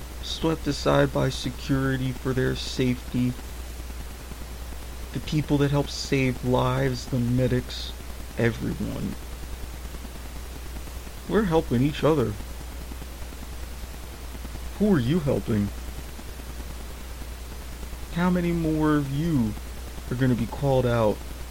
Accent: United States; Not just as a Twitter user since 2010, but as an American.

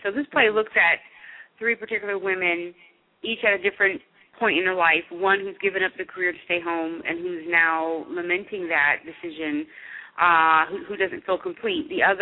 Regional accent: Richmond, United States; I put them up here in Richmond, in my hometown of Richmond.

